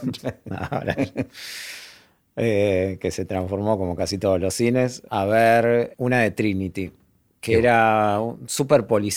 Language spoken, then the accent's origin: Spanish; Buenos Aires, Argentina; soy de Belgrano.